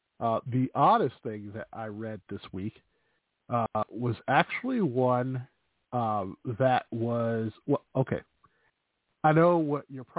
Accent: Chicago, Illinois, United States; accent: Chicago; Hey, that's my Chicago accent, man.

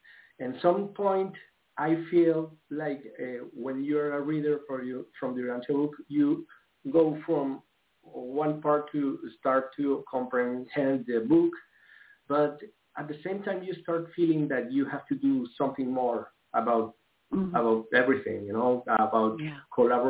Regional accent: Colombia; I'm from Colombia, and I started to search for the truth. I'm from a Catholic family

